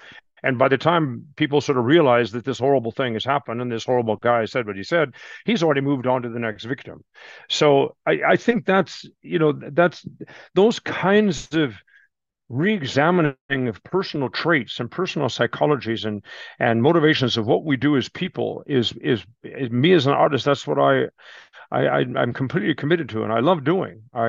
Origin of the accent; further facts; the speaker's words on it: Washington, United States; I come from the Northwest. Washington State.